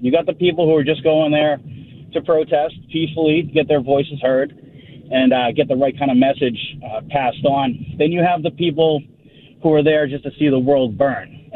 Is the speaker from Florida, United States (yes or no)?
no; Haverhill, Massachusetts, United States; also born or lived in Lawrence; that I'm Puerto Rican. So I know a little bit about being racially profiled growing up in Haverhill, growing up in Lawrence, where the predominant, you know, where Hispanics are the predominant race in that area.